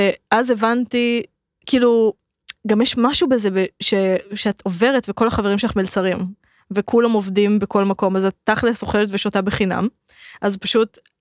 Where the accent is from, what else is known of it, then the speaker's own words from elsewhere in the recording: Rishon LeZion, Central District, Israel; אני הקטנה מראשון